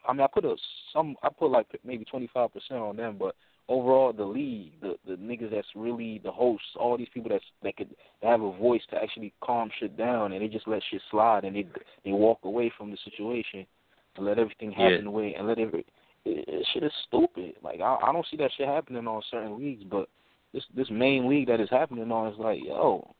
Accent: New Jersey, United States; I'm from Jersey too.

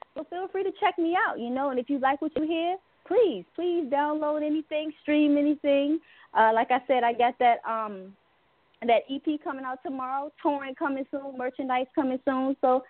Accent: Baltimore, Maryland, United States; I'm a pop R&B artist. You know, I'm from Maryland, Baltimore to be exact, you know.

